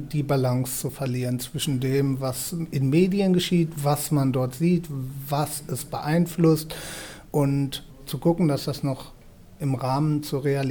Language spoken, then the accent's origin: German; Lower Saxony, Germany; Ich komme aus der Nähe von Hannover und arbeite auch in einer Kommune in der Nähe von Hannover, in Lehrte.